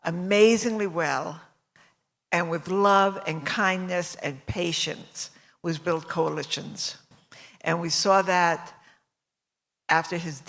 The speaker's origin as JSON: {"language": "English", "town": "Fall River", "region": "Massachusetts", "country": "United States", "lives_now": "Los Angeles, United States", "said": "I'm from Los Angeles. Actually, I'm originally from Fall River, Massachusetts, a very heavily Lebanese enclave in Fall River, Massachusetts. But I've been in LA for a long time."}